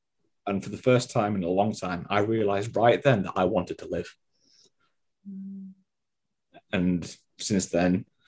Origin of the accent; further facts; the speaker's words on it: Penistone, Yorkshire and the Humber, United Kingdom; I'd seen when I was volunteering at my local sports centre in my hometown of Penistone